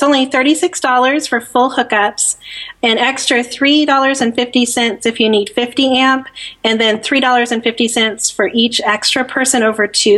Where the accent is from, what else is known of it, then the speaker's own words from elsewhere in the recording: Missouri, United States; I am taking you to my home state and to a land where tourist kitsch collides with the natural beauty of the rugged Ozark Hills. And we're going to Tall Pines Campground in Branson, Missouri.